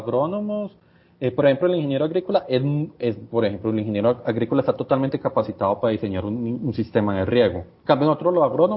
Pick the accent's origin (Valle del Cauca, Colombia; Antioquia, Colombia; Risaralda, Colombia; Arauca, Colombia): Antioquia, Colombia; Medellín; Pues yo soy de Medellín, nací y crecí en Medellín, sin embargo, pues toda la familia de mi papá es de Entre Ríos, entonces pues, yo pasaba mucho mis vacaciones allá, en Entre Ríos, en Santa Rosa de Osos, entonces siempre he estado como muy ligado al norte cercano